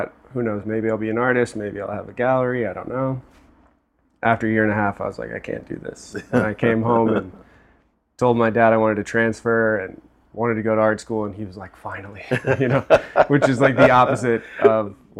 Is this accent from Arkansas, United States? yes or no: yes; Little Rock, Arkansas, United States; so I grew up in Little Rock, it's the capital of Arkansas, right in the middle of the state.